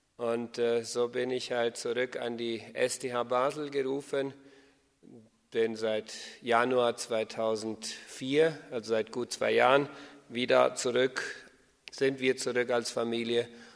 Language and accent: German; Chaco, Paraguay; Ich bin in Paraguay aufgewachsen, Südamerika. Wenn ich nicht weiß, wo das ist. Dort im Chaco. Meine Vorfahren sind von Kanada gekommen, meine Großeltern 1927 und deren Eltern wohl aus der Ukraine, also ja, aus Russland